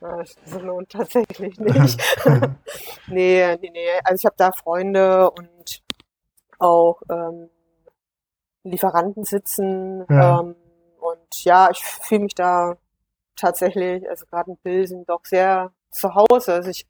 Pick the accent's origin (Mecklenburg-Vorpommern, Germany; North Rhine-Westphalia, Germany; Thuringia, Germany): Thuringia, Germany; Gera; aus Gera, aus meiner Heimatstadt und aus Oldenburg.